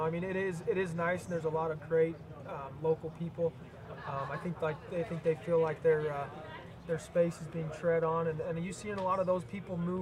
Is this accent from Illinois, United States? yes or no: no; Bozeman, Montana, United States; Bozeman, Montana.